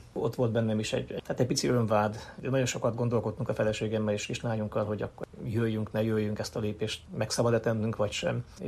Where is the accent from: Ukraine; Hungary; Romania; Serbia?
Romania; Transylvania; now in United States